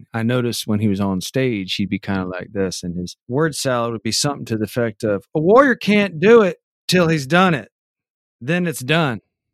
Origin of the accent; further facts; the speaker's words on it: United States; how America, and I'm American, so, and I'm believe in capitalism, and I'm American, probably to a fault, according to my wife.